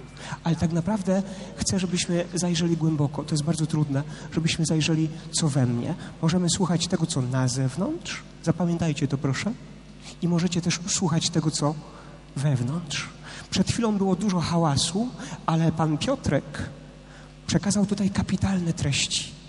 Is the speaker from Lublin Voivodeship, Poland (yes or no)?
no; Mikorzyn, Greater Poland Voivodeship, Poland; chodziłem do szkoły w Kępnie, bo ja jestem z tej ziemi. … Pochodzę z Mikorzyna rodem. Pracuję teraz w Kostowie.